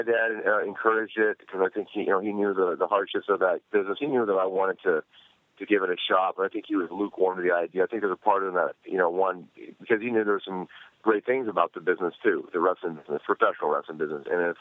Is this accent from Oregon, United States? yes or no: yes; Portland, Oregon, United States; growing up around Andre the Giant, Jesse Ventura, guys coming to the Portland territory where I have my most significant childhood memories.